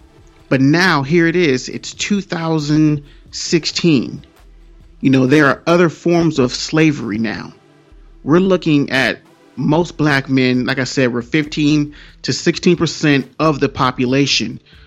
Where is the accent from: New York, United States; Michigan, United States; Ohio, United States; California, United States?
California, United States; where I grew up in California, you know, the Compton, Lodge, Lakewood, Bellflower, whatever.